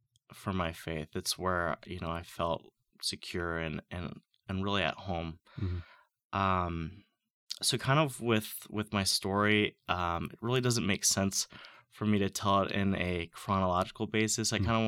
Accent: Kansas City, United States; Yeah. Well, I grew up in Kansas City.

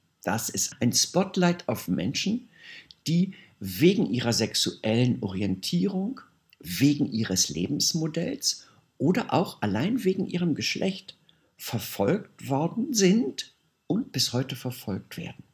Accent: Germany; ich bin 60 Jahre und bin aufgewachsen in Deutschland zu einer Zeit, als noch ein Paragraph homosexuelle Beziehungen verboten hat. Das war, da war ich nicht nur queer, sondern ein Verbrecher.

